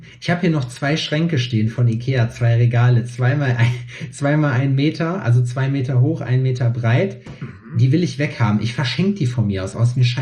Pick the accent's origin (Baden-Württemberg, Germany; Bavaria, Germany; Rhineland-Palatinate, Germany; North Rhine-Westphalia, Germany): North Rhine-Westphalia, Germany; Schalksmühle; now in Jena, Germany; bei mir in meiner Heimat in Schalksmühle würde das niemals funktionieren.